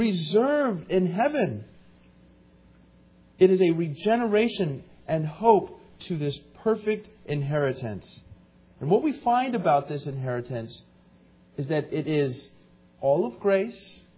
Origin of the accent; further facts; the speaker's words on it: Ventura, California, United States; born there; I was born in Ventura